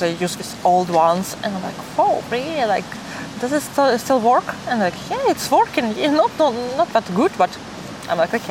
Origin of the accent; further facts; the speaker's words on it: Russia; English is a second language; I'm really proud of that I'm Russian. When I'm traveling, I'm just like I'm proud to say that I'm from Russia